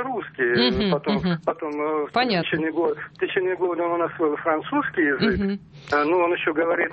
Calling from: Tomsk, Tomsk Oblast, Russia; я из Томска.

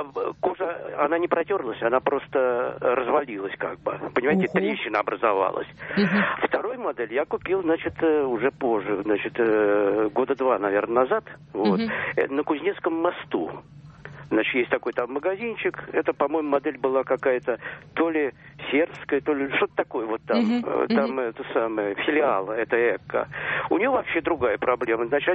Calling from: Moscow, Russia; я из Москвы звоню.

